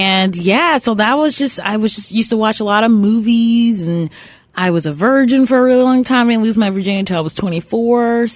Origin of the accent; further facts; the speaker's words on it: Cleveland, Ohio, United States; Yeah, so I'm from Cleveland. All my family's back there.